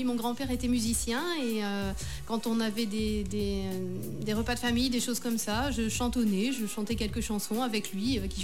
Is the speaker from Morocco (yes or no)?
no; Saint-Jean-d'Angély, Nouvelle-Aquitaine, France; born there; Alors voilà, je suis née à Saint-Jean-d'Angély.